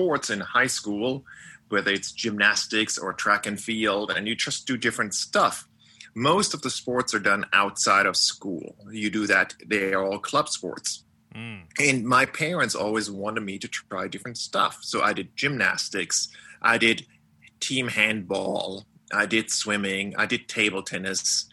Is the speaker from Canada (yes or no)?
no; Germany; moved away as an adult; now in United States; I grew up in Germany and lived there until I was 22 years old. I came over here as an exchange student in 87 and then kind of got stuck here.